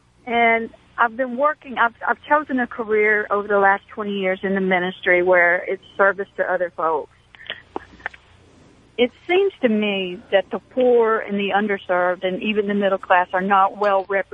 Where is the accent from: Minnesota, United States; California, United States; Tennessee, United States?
Tennessee, United States; Chattanooga; I'm from Chattanooga, Tennessee.